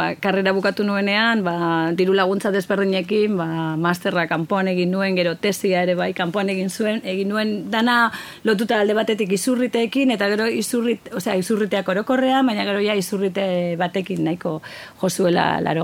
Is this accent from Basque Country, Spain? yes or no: yes; Getxo, Basque Country, Spain; bueno, hori igual gehiago nire herrian, ez? Getxo, nik uzita zenbat aldaketa zeuden egiten